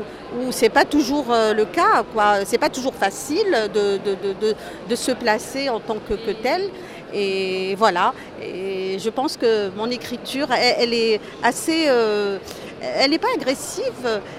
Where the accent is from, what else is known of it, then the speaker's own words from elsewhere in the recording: Algeria; je suis algérienne, je suis de formation ingénieure agronome